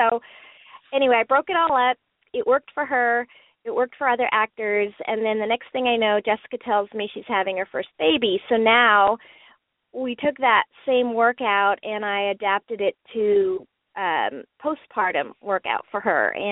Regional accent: Canada; moved away as an adult; also born or lived in Germany; now in Los Angeles, United States; I grew up in Canada, and I moved to L.A. probably, like you said, when I worked for the Raiders in the mid-'80s. That was sort of my foray into that scene. But I grew up in Canada, and I was born in Germany, and my parents are from India.

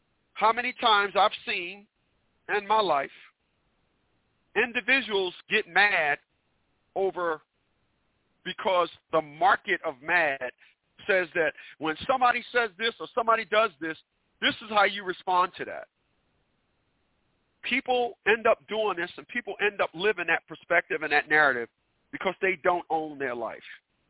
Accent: Newark, New Jersey, United States; especially where I'm from, people. I'm from Newark, New Jersey.

